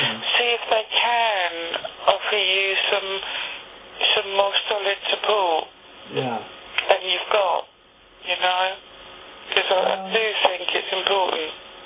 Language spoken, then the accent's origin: English; London, United Kingdom; also born or lived in Isle of Wight; And then I was on the Isle of Wight for a few years, and that really slowed my accent down. But I'm a Londoner, like Teresa